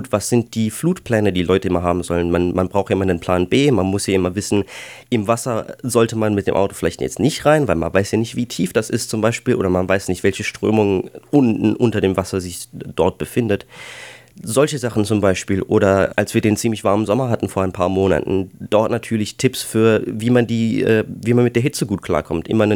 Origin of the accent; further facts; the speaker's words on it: Saarland, Germany; now in Brisbane, Australia; ich komme aus dem wunderschönen grünen Saarland.